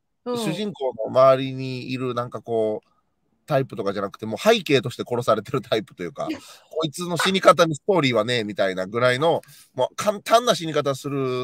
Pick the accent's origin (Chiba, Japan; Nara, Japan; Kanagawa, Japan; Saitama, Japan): Nara, Japan; 地元奈良で大独演会がありまして。